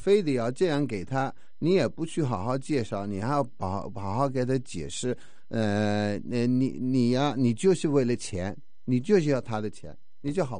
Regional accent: China; 我是大陆的人

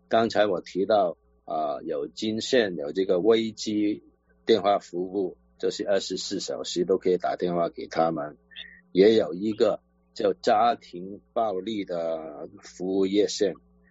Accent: China; 特别是我们中国人，我们要守望相助啊

